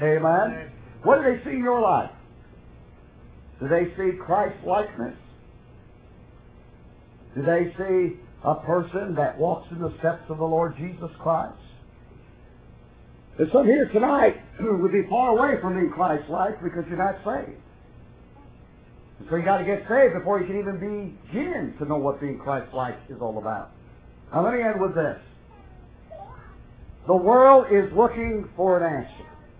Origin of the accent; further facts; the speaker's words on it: Northern US, United States; I'm a Yankee. I was born a Yankee. I'm not a Yankee anymore.